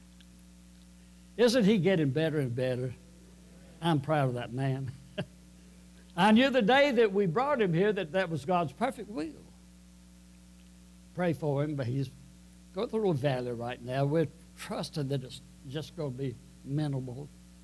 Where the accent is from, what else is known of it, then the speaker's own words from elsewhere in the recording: United States; I get excited about America because I'm an American.